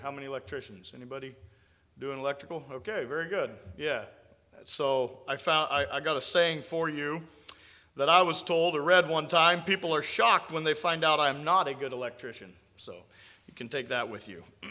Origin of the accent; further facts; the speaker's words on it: Nebraska, United States; And so I'm from Nebraska. That's my home state.